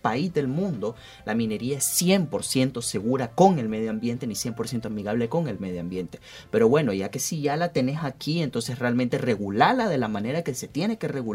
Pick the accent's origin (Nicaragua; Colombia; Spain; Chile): Nicaragua; nosotros como ciudadanos nicaragüenses tenemos derechos